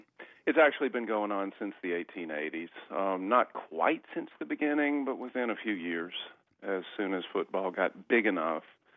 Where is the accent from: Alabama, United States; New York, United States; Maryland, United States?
Alabama, United States; Bear Bryant, hey, I'm biased. I grew up in Alabama